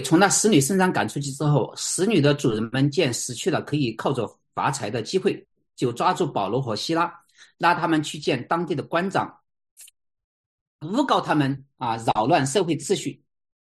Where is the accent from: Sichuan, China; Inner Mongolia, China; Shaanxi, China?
Sichuan, China; accent: Sichuan Mandarin; 我这个方言是不标准的四川普通话